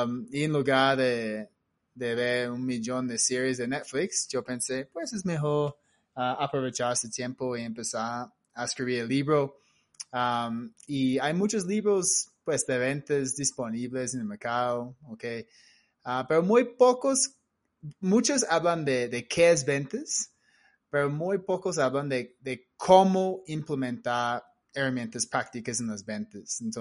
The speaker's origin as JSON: {"language": "Spanish", "country": "Australia", "second_language": "Spanish", "lives_now": "Colombia", "said": "yo soy costeño, pero costeño de Australia. En Australia somos costeños porque todo el mundo vive en la costa."}